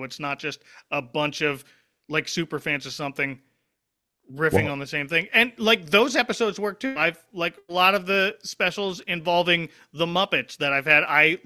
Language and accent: English; Philadelphia, Pennsylvania, United States; accent: Philadelphia; I like worked in Center City, Philly at the radio station and like trying to unlearn parts of my accent.